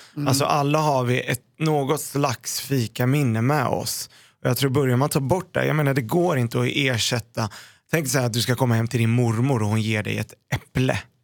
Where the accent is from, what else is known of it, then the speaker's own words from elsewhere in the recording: Sweden; Ibland, skulle jag säga så här, jag är svensk.